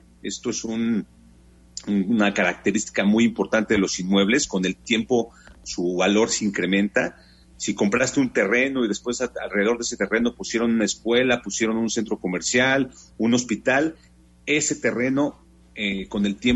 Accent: Mexico; como mexicano que nacimos antes de los 80s, comprar casa es como un must

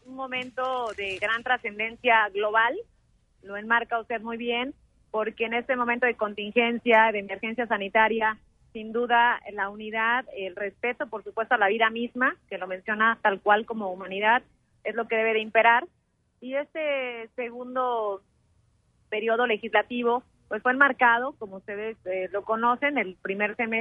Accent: Querétaro, Mexico; el tema que nos une a los queretanos como mexicanos en esta situación de pandemia

